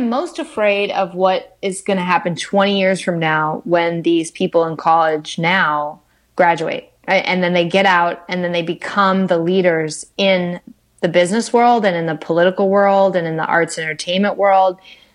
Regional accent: Minnesota, United States; now in California, United States; People ask me all the time, like, how can you stand living in California with all those taxes? I'm like, I'm from Minnesota.

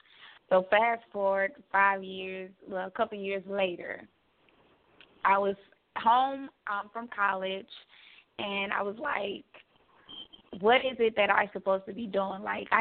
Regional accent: Georgia, United States; also born or lived in Miami; now in Atlanta, United States; I was born in Miami, but I was raised in Georgia. So I'm currently living in Atlanta.

